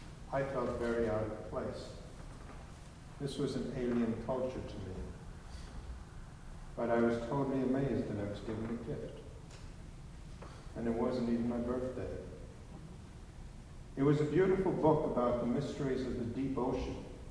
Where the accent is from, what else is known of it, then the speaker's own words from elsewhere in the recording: South Africa; I grew up in South Africa, in the Southern Hemisphere, half a world away.